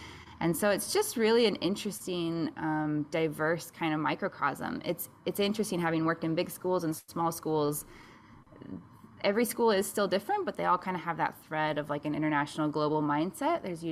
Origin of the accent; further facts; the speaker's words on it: Iowa, United States; Yeah, so I grew up in Iowa, in small town Iowa